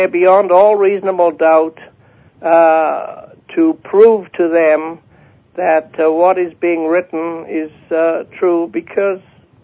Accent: Wales, United Kingdom; born there; it's the word for Wales, because I was born in Wales and I use it.

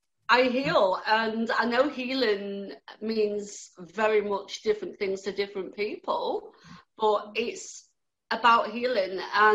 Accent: Grimsby, Yorkshire and the Humber, United Kingdom; yes, you was correct, I am not from Australia. I'm from the northeast of England. I'm from a town called Grimsby. It's a fishing town, and yes, as in the title, it can be very grim.

